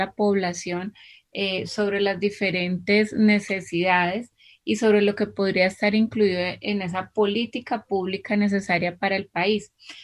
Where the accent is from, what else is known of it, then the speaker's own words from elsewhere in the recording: Colombia; yo también fui migrante. Yo migré a España como colombiana